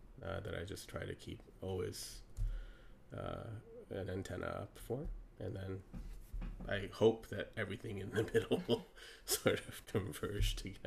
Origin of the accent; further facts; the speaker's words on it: United States; born there; I was born in the States, actually.